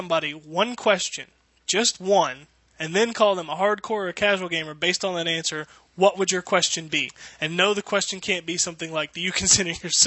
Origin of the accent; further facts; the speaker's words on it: Ireland; I'm Irish.